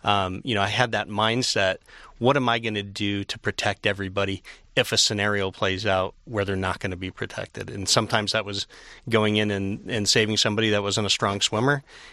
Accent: Warren, Michigan, United States; also born or lived in Grosse Pointe; Grew up in the city of Warren. I guess technically my birth certificate says I was born in Grosse Pointe. That's because I was born at Bon Secours Hospital.

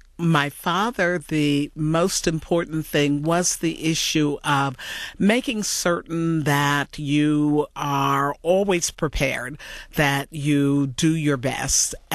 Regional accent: Harrisburg, Pennsylvania, United States; As you indicated, I grew up in Harrisburg, Pennsylvania

